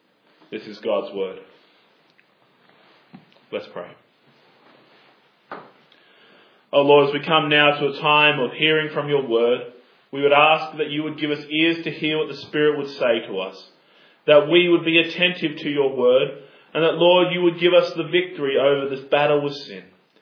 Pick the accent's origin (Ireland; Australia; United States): Australia; And it was a surprise to me as an Australian to be able to stand there and go, I can see another country.